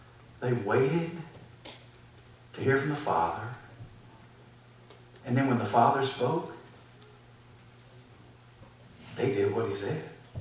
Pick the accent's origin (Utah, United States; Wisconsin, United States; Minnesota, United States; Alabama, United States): Alabama, United States; Roll Tide. I'm from Alabama. Like, if you're from Alabama, you don't go to Las Vegas.